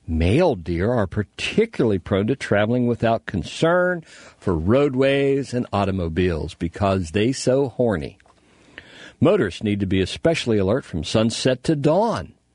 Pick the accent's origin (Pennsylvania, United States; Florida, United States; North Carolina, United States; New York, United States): Pennsylvania, United States; Berlin; No, I grew up in Berlin.